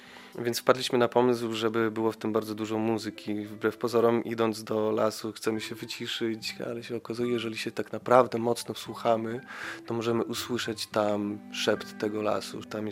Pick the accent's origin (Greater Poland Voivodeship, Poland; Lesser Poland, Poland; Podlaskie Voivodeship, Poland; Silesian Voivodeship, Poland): Podlaskie Voivodeship, Poland; born there; Nie miałem innego wyboru, dlatego że się urodziłem w tych stronach, a też moi rodzice w pewnym etapie swojego życia wyprowadzili się w okolice Narewki, taka mała wioska otoczona Puszczą Białowieską.